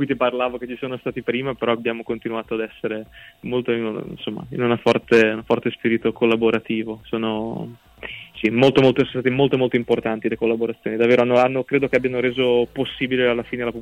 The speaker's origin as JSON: {"language": "Italian", "region": "Veneto", "country": "Italy", "said": "Io sono da tutt'altra parte, cioè non sono del Basso Polesine ma dell'Alto Polesine, quindi verso, diciamo, la Lombardia, per intenderci, più o meno."}